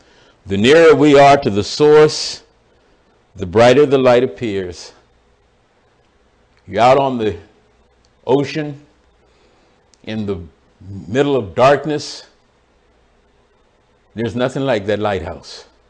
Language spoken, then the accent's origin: English; Florida, United States; Come back into my home state of Florida